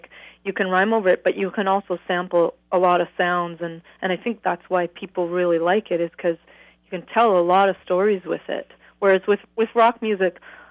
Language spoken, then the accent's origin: English; Calgary, Alberta, Canada; now in Vancouver, Canada; and I'm from Calgary, but currently live in Vancouver.